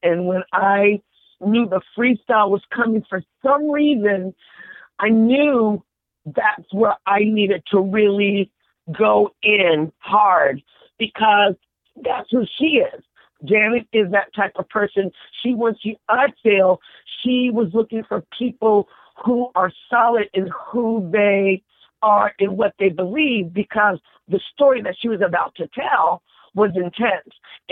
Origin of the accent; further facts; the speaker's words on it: Dayton, Ohio, United States; I'm originally from Dayton, Ohio. And then the school was in West Branch, Iowa, all places, but it was awesome. And so from Iowa, I went back home